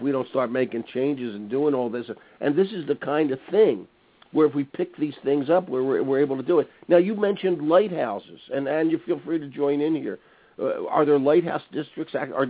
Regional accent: Philadelphia, Pennsylvania, United States; I'm from Philadelphia, and I went all through Philadelphia public schools

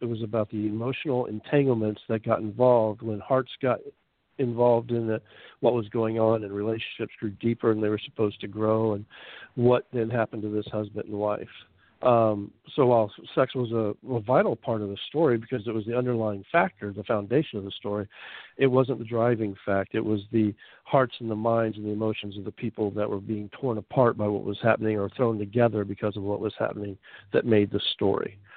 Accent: Melbourne, Florida, United States; the story takes place in the Atlantic in Melbourne, right here in my hometown.

